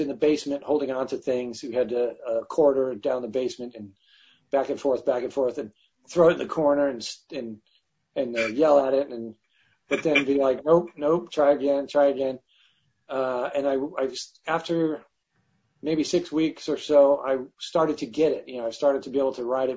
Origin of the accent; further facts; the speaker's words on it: Detroit, Michigan, United States; growing up in Detroit, Michigan, my dad is an automotive engineer.